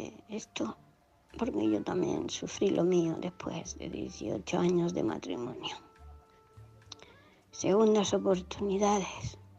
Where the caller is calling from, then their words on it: Murcia, Region of Murcia, Spain; de Murcia.